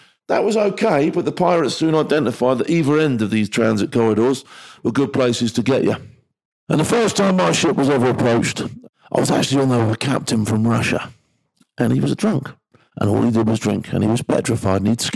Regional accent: United Kingdom; being unarmed as a British person is nothing unusual to me.

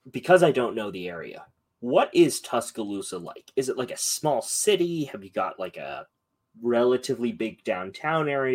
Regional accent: Ireland; I'll just be like a leprechaun, but like unlike Notre Dame's mascot, I'm actually Irish.

